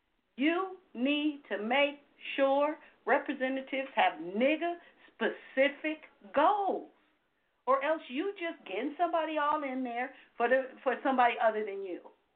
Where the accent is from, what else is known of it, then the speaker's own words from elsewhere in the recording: Los Angeles, California, United States; now in Sacramento, United States; I'm disadvantaged because I live in Sacramento, but I'm from Los Angeles.